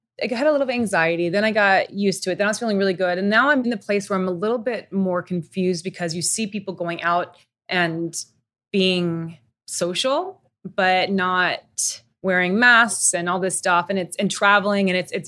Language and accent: English; Tokyo, Japan; I grew up in Tokyo. I miss Tokyo. That feels like home to me.